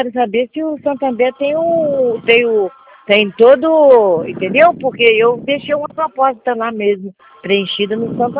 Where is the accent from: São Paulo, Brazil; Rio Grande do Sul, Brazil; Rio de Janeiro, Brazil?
Rio de Janeiro, Brazil; eu sou do estado do Rio de Janeiro